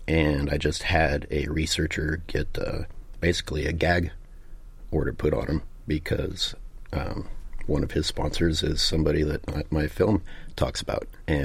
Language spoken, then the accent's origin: English; Kansas, United States; I grew up in Kansas.